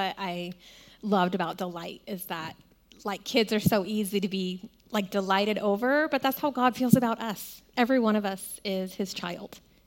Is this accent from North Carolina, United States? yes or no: yes; North Carolina, United States; I actually grew up in North Carolina. I'm not from California.